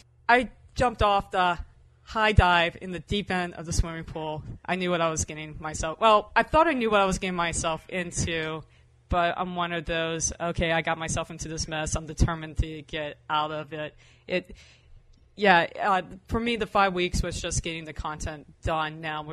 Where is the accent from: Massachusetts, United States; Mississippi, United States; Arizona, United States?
Mississippi, United States; Waveland; a scholarship fund that I've created for anyone who's a resident of my hometown, Waveland, Mississippi